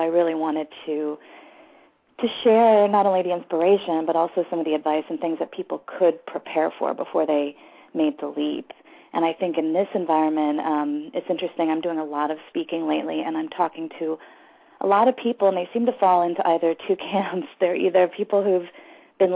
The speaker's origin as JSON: {"language": "English", "region": "Pennsylvania", "country": "United States", "tie": "born or raised there", "said": "I had a chance to go home to where I grew up in Pennsylvania"}